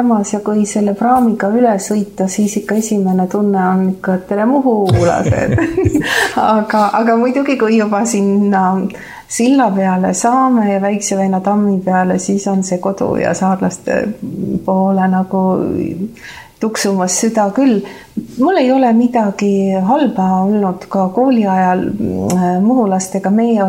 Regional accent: Saare County, Estonia; born or raised there

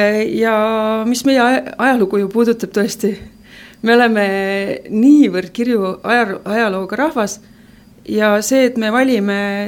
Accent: Saare County, Estonia

